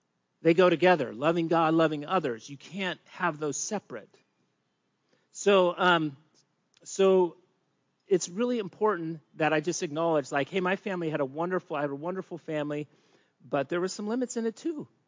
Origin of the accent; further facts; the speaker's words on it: California, United States; also born or lived in New Jersey; So I was born in New Jersey, lived there 7 months. We moved out to California, and I pretty much lived in California my whole life except for 1 year, so I actually can't refer to myself as a native son of California.